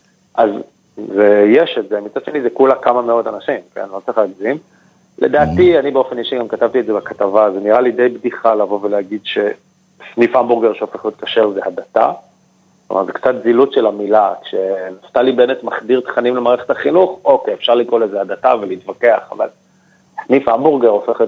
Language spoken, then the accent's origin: Hebrew; Jerusalem, Jerusalem District, Israel; אני במקור מירושלים.